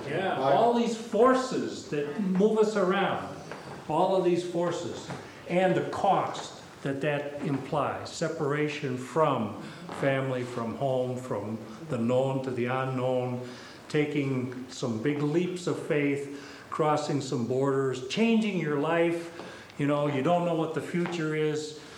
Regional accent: St. Petersburg, Saint Petersburg, Russia; I came from St. Petersburg, I came from Russia.

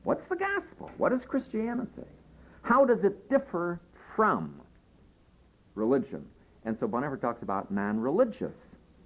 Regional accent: Peoria, Illinois, United States; born there; I happen to be a Christian because I was born in Peoria

